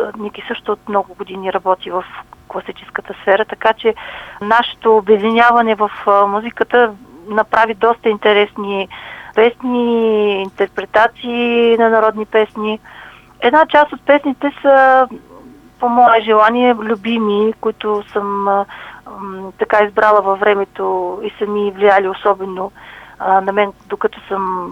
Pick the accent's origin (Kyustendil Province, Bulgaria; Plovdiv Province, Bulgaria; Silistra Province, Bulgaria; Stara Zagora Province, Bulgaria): Plovdiv Province, Bulgaria; Narechen; also born or lived in Asenovgrad; Аз самата съм родена в Асеновград и съм живяла голяма част от детските си години в село Наречен.